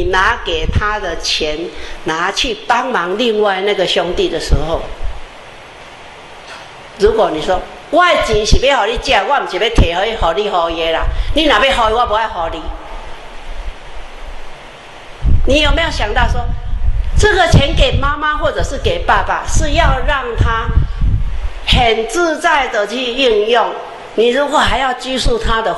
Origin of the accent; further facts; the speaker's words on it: Taiwan; 只是呢爸爸节我们台湾人啊